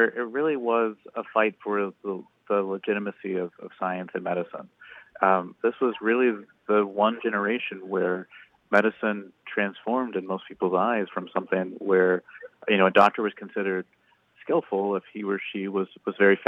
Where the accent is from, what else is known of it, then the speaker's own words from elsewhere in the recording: California, United States; I grew up in California. I lived in Berkeley for a while. I lived in the Los Angeles area.